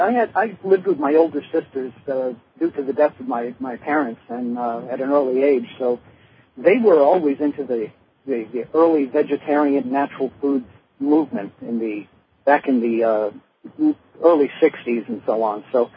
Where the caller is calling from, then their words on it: Colorado, United States; Colorado.